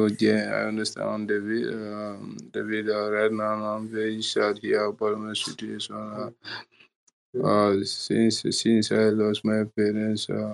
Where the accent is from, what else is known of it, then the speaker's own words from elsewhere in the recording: Gambia; I'm from the Gambia, West Africa.